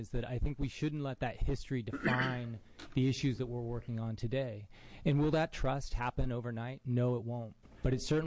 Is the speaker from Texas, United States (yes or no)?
no; Oregon, United States; I didn't grow up wealthy. I grew up outside of Central Oregon on a small ranch.